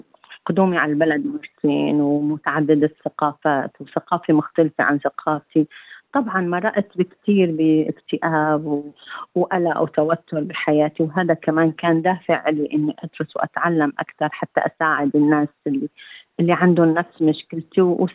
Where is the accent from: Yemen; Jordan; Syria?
Syria; Aleppo, Aleppo Governorate; now in Australia; فقررت أرجع لسوريا. أنا من حلب، فرجعت بعد 13 سنة قررت لا بدي أستراليا